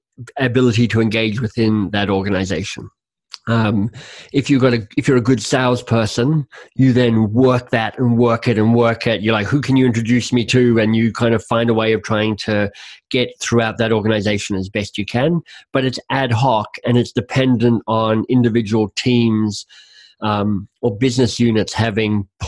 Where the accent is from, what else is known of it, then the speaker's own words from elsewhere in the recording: Canada; which as a Canadian you get quite excited about